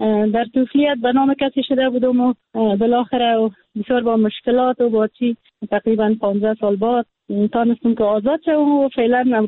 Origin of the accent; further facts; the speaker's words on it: Kabul, Afghanistan; متولد کابل هستم. در کابل زاده شدیم، در کابل کلان شدیم، درس خواندیم